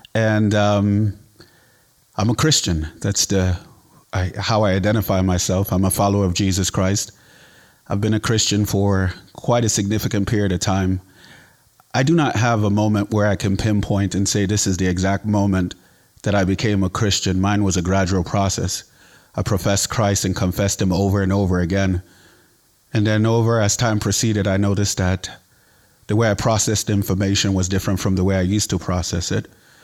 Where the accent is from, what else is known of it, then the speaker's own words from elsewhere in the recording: Nigeria; also born or lived in United States; I grew up in Nigeria. I'm Nigerian. My parents are Nigerian. I'm American on paper. I was born in the United States, but I left when I was very young, 5 years old.